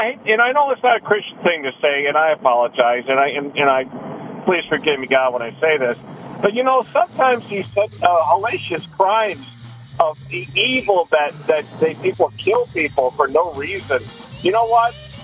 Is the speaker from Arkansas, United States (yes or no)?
no; Michigan, United States; I'm from Michigan. I never went to the school, but I love the team.